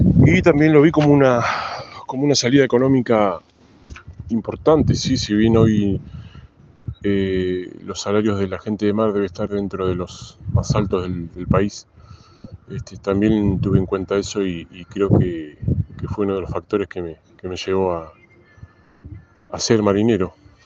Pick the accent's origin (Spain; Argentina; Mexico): Argentina; Puerto Deseado, Santa Cruz; born there; Nací en Puerto Deseado, provincia de Santa Cruz. Tengo 40 años.